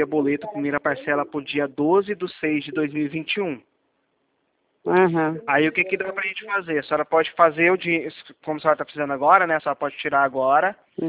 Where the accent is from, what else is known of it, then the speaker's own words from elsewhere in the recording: Goiás, Brazil; now in Campo Grande, Brazil; mas é porque eu sou de Goiás, mas eu tô falando aqui de Campo Grande, tá?